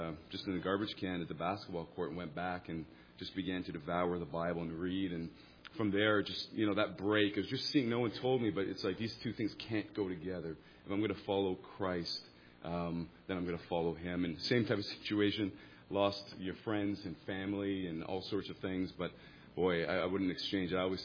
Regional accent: Toronto, Ontario, Canada; I grew up in Toronto, in Canada

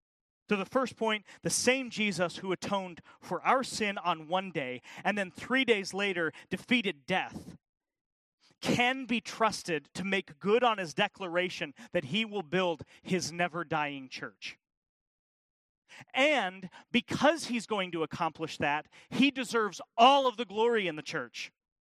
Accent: Colorado, United States; I grew up in Colorado, and if you know Colorado at all, the first half of the state is just flat.

